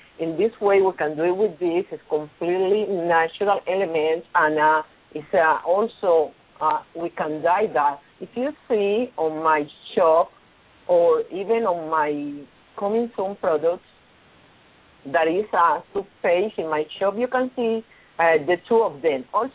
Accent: Medellin, Antioquia, Colombia; English is a second language; Last year, I was in my country. I am from Medellin

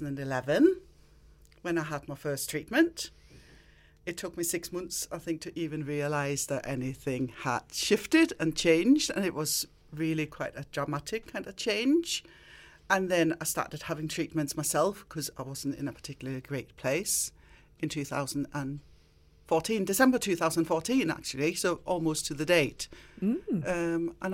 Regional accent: Denmark; now in United Kingdom; I grew up in Denmark. So I have been in the UK for about 23 years. I think it is 23, 24 years. So I've been in Cumbria and all that time.

